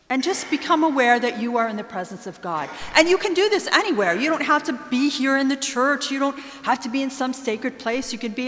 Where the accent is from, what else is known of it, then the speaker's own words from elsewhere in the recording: United States; As an American, I'm so distraught and upset about the gun violence in my country